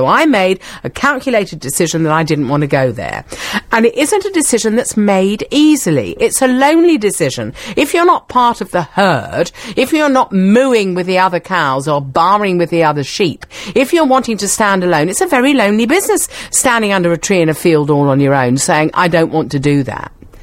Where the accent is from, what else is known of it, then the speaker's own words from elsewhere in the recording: London, United Kingdom; Born on Mile End Road. And when I go there now, I look at it and I think, blimey, that's my birthright.